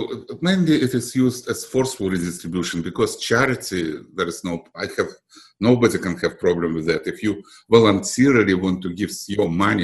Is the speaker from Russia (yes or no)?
yes; Moscow, Russia; English is a second language; moved away; also born or lived in Belarus; I came from Russia. I was born in Russia, in Belarus, to be exact. But I lived in Moscow almost all my life before I came here.